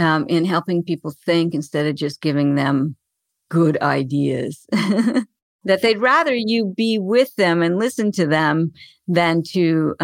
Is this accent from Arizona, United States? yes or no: yes; Arizona, United States; But I grew up and I was born in Arizona, and I still live here.